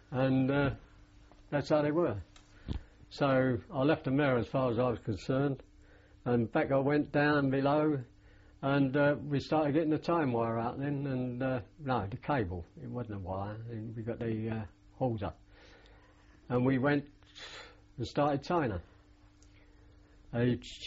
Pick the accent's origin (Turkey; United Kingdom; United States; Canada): United Kingdom; West Ham, London; and I come from West Ham.